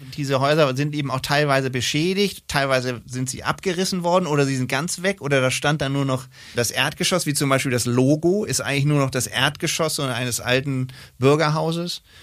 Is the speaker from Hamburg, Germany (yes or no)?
yes; Hamburg, Germany; Ich bin Hamburger, aber für uns gibt es kein G. Ich habe auch mal in so einer Wohnung gewohnt, im Grindelhof, Grindelhof 2